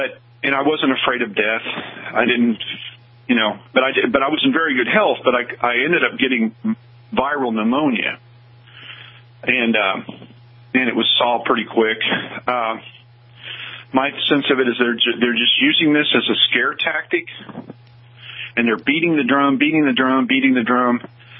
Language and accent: English; Missouri, United States; because I'm from Southern Missouri originally, and I tried to stir people in a good way when I was there